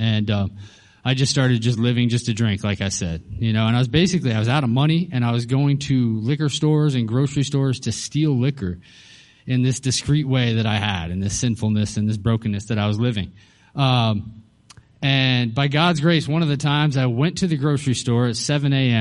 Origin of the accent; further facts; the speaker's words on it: Colorado, United States; I grew up in Colorado.